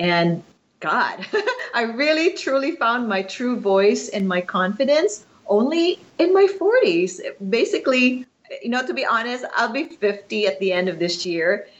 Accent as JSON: {"language": "English", "country": "Philippines", "moved": "yes", "lives_now": "United States", "said": "I'm actually Filipino. I came from the Philippines in 1984. I immigrated here in the U.S. with my family, with my mom and my two brothers."}